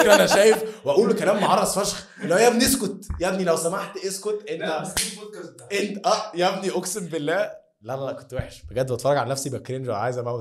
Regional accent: Port Said, Port Said Governorate, Egypt; يا عم انا بورسعيدي يا عم, خلاص بقى انا بورسعيدي

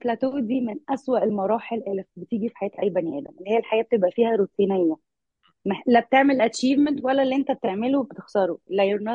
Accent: Alexandria, Alexandria Governorate, Egypt; now in Cairo, Egypt; اول حاجه انا اصلا من اسكندريه، فاي ريلوكيتد وجيت القاهره

